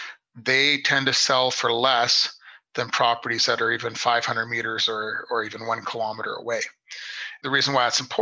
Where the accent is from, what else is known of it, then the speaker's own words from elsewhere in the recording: Calgary, Alberta, Canada; because I am from the West of Calgary, I was raised in Oak Ridge Estates